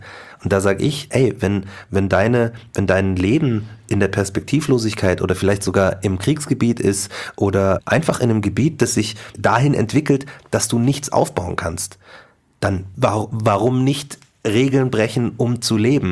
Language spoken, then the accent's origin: German; Markt Schwaben, Bavaria, Germany; born or raised there